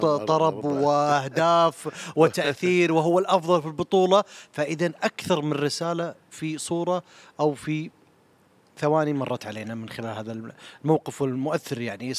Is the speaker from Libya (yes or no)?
no; Qatar; كعرب، كخليجيين، كقطريين.